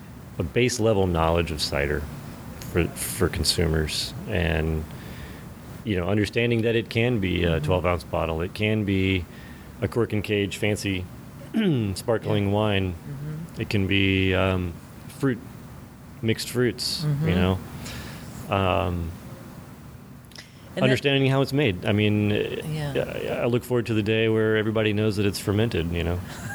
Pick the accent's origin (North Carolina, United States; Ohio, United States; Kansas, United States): North Carolina, United States; Asheville; I probably shouldn't say this out loud because I'm from Asheville